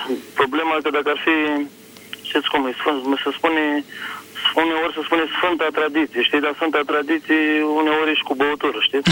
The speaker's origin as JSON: {"language": "Romanian", "town": "Suceava", "region": "Suceava County", "country": "Romania", "said": "Sunt din Suceava, fac parte din Biserica Ortodoxă."}